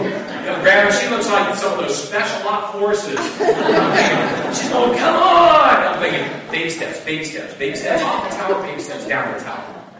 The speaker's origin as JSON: {"language": "English", "region": "California", "country": "United States", "tie": "born or raised there", "said": "We used to call it, where I grew up in California, with all the gangs, we called it clout."}